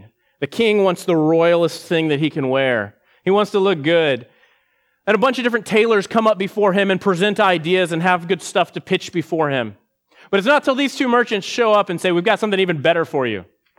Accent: Texas, United States; I'm a Texan. We're all about autonomous freedom back where I come from.

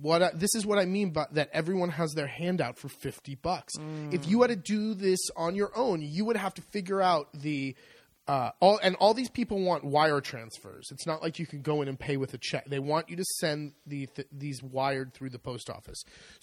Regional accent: California, United States; So I grew up in California where you, in the summertime or any time of year, grass fires are burning things

